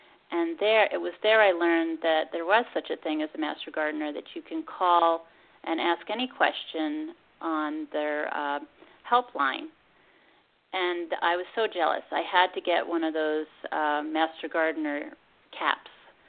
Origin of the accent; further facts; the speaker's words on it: Pennsylvania, United States; now in California, United States; Well, the first thing is I grew up in Pennsylvania on a farm, and my dad used to have a little garden plot in the backyard